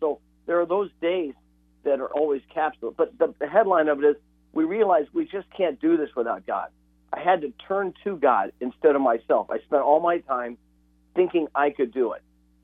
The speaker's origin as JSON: {"language": "English", "town": "Burbank", "region": "California", "country": "United States", "said": "I'm a schmagoodle from Burbank."}